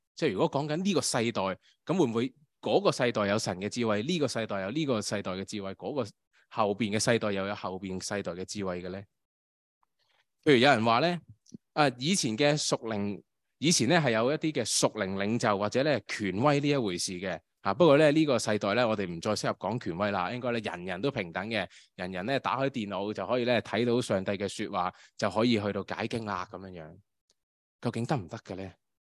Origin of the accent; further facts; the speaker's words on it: Hong Kong; moved away; 因为我自己由香港嚟到呢度啦。